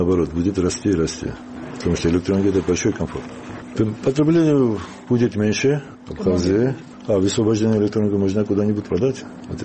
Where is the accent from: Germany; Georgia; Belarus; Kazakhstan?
Georgia; Salenjikha, Samegrelo-Zemo Svaneti; Я из Саленджихи.